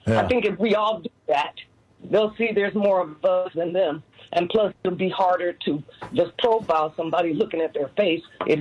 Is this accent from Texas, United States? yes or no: no; Chicago, Illinois, United States; I'm from Chicago, so I'm just kind of jumping in here.